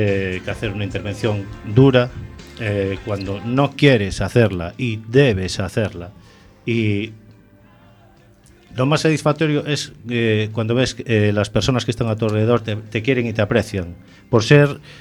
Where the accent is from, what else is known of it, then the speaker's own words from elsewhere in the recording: A Coruña, Galicia, Spain; de hecho soy de aquí, soy de La Coruña